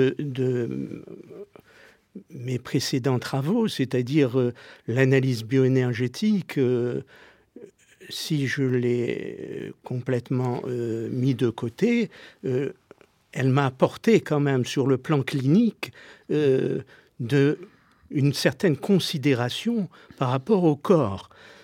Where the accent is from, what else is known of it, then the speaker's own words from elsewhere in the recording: Algeria; moved away as an adult; now in Paris, France; puisque c'est à 18 ans que j'ai quitté l'Algérie pour venir à Paris faire mes études.